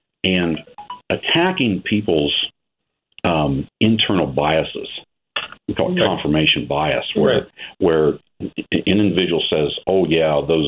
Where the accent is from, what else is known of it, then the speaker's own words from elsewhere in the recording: Ohio, United States; Yeah, I'm a farmer from Ohio.